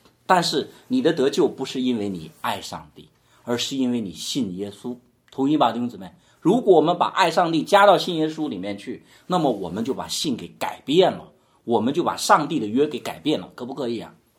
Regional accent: China; 我们就说中国在1945年的时候打败了日本，我们很高兴，是吧？因为我是中国人，对不对？

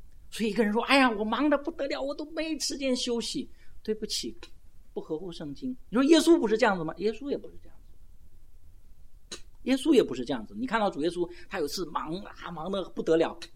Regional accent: China; 我们中国人在这方面太可怜，真的

